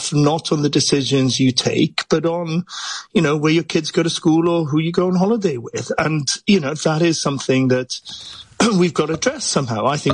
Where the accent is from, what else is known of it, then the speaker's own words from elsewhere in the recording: Wales, United Kingdom; I suspect my experience was very different to yours, being a Welshman.